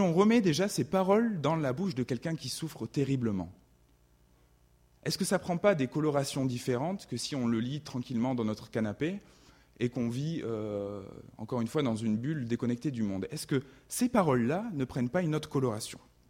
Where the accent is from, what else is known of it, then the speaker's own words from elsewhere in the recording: France; now in Switzerland; moi, je ne suis pas depuis très longtemps, très très longtemps en Suisse, hein, mais je me permets quelques remarques en tant que Français immigré.